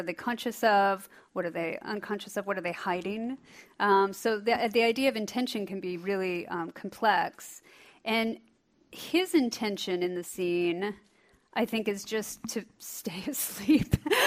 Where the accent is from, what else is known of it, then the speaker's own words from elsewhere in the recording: Iowa, United States; I'm from Iowa, and I grew up in a Baptist family.